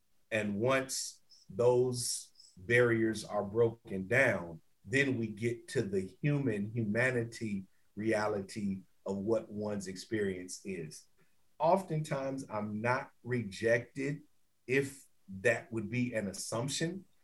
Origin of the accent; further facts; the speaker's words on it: Champaign-Urbana, Illinois, United States; I was born and raised in Champaign-Urbana, Illinois, right?